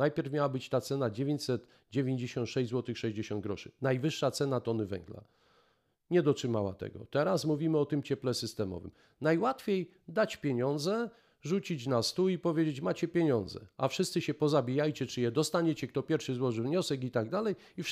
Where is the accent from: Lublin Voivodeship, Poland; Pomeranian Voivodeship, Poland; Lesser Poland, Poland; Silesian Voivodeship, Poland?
Silesian Voivodeship, Poland; Kolejny raz jesteśmy sortowani jako Ślązacy